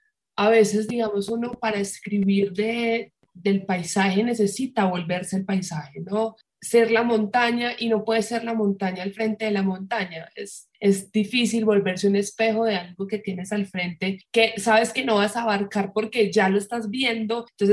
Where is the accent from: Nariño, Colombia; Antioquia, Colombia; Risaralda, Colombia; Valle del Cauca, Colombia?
Antioquia, Colombia; Medellín; yo soy de Medellín y pienso a veces en mi casa, que era una casa de campo